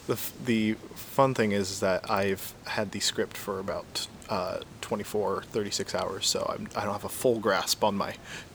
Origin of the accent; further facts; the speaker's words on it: Marysville, Kansas, United States; now in Chicago, United States; I'm from Marysville, Kansas. It's not very far from Onega, where we're filming right now. Yeah, I've pretty much lived in this area my entire life up until I moved to Chicago eventually.